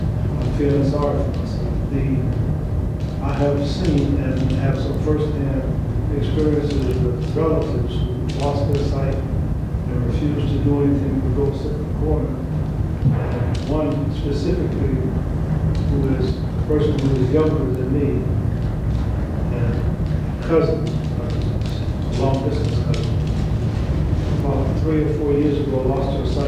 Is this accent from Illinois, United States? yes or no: yes; Chicago, Illinois, United States; I'm from Chicago, and I wasn't even aware that they had an orientation center here in Nebraska.